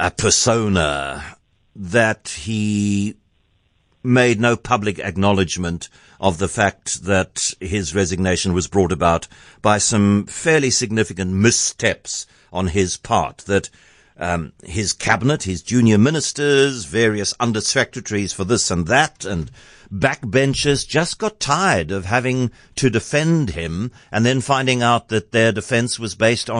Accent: South Africa; Look, I mean, I'm South African.

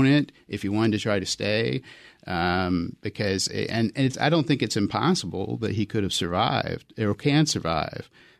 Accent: North Carolina, United States; Oh, okay, I was from North. I grew up in North Carolina.

